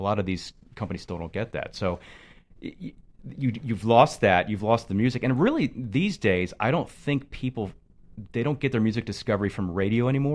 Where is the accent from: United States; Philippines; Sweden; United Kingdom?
United States; St. Petersburg, Florida; Well, you know, growing up in St. Pete in Tampa, I mean, it was a huge Top 40 battle